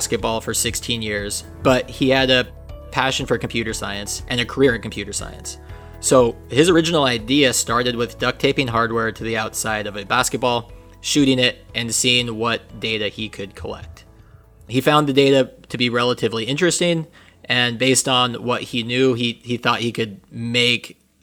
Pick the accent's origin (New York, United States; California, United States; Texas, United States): California, United States; Los Angeles; moved away as an adult; also born or lived in London / Tallinn; I'm originally from Los Angeles, but my first job was in London. And from there, I moved to Estonia, Tallinn, Estonia, which is in Eastern Europe.